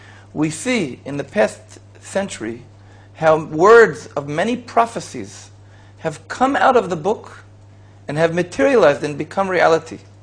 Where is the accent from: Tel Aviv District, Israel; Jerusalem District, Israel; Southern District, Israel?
Jerusalem District, Israel; Jerusalem; English is a second language; I am from Jerusalem.